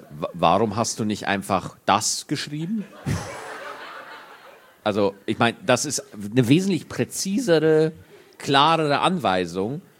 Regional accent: Bavaria, Germany; accent: Bavarian; Ich habe selber einen bayerischen Dialekt

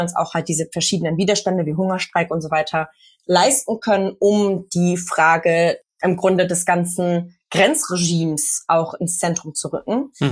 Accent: Hamburg, Germany; Ich komme aus Hamburg

